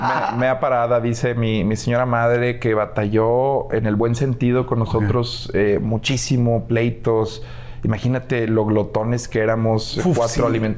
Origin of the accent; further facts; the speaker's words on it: Monterrey, Nuevo León, Mexico; Soy de Monterrey, no.